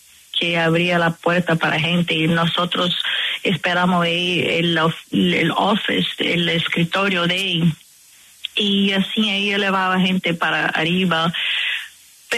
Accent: Brazil; Spanish is a second language; yo tenía muy esperanzas como brasileña

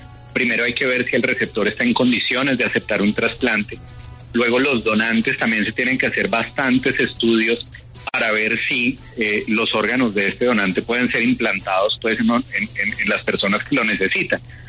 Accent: Colombia; Realmente tenemos que concientizarnos como colombianos de la necesidad de los trasplantes.

